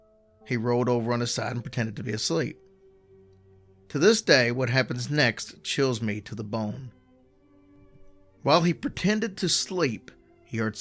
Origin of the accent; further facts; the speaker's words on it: Singapore; I'm from Singapore.